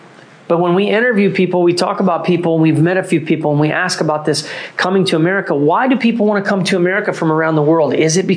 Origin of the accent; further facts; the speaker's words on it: United States; I see the way people look at me when they realize I'm an American.